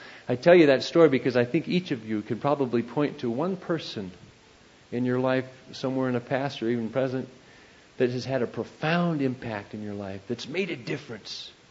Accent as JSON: {"language": "English", "country": "United States", "tie": "born or raised there", "said": "Now, I grew up here in America, 9 years old, church on almost every corner in our cities, but never went to church"}